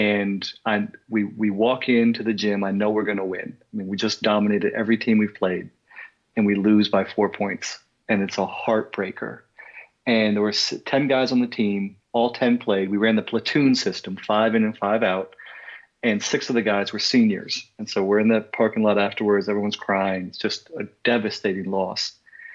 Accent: Vermont, United States; also born or lived in Baltimore; Grew up in Vermont and then high school in Baltimore.

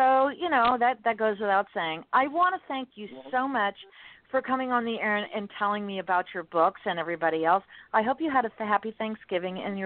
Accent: Miami, Florida, United States; You know, I grew up in Miami, and now I'm in Southwest Florida.

